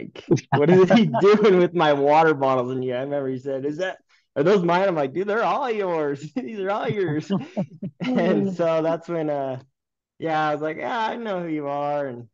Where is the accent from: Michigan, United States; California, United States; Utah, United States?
Utah, United States; Beaver; I grew up here in Utah, southern Utah. Grew up in Beaver, Utah, just a small little town, small high school.